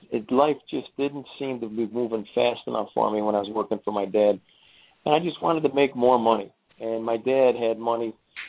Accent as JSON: {"language": "English", "town": "Oakland", "region": "California", "country": "United States", "tie": "born or raised there", "said": "I grew up in Oakland, which is right down the street from where we're at."}